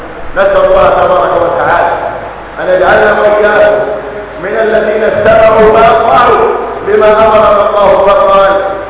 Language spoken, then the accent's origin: Arabic; Palestine; وخاصه في بلادنا فلسطين